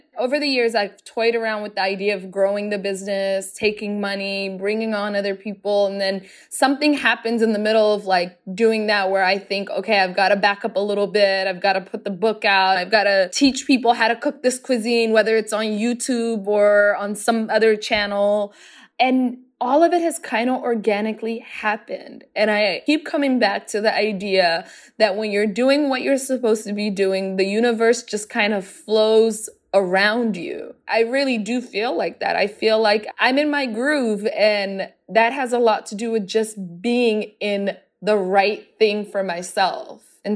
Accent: Somalia; also born or lived in South Africa; When I picture growing up in Somalia, I think of Lido Beach, which is on the Indian Ocean in Somalia.

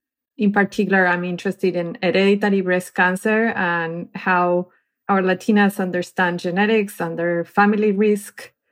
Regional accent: Argentina; now in United States; I'm originally from Argentina

